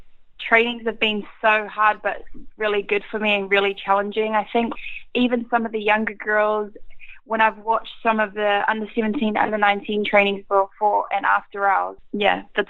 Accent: New Zealand; now in London, United Kingdom; when I came from New Zealand to London

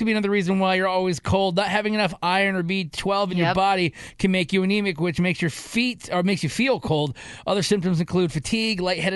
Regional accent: Michigan, United States; like I'm originally from Michigan.

